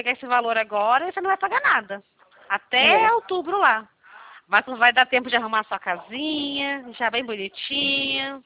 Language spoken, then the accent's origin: Portuguese; Barretos, São Paulo, Brazil; now in Curitiba, Brazil; Eu sou de Barretos, na verdade, sabe?